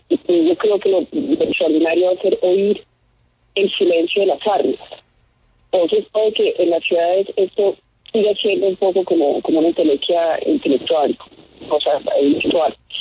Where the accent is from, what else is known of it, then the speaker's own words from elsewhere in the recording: Colombia; Pues la verdad, como muchos colombianos